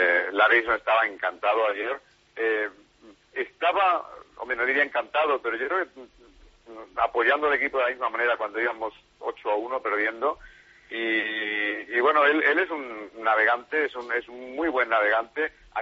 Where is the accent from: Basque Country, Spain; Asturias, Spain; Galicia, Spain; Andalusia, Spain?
Andalusia, Spain; Huelva; also born or lived in Madrid; Yo soy de Madrid, nací en Madrid, bueno, me crié en Huelva, probablemente madrileño principalmente, pero vamos andando un poco de un lado a otro.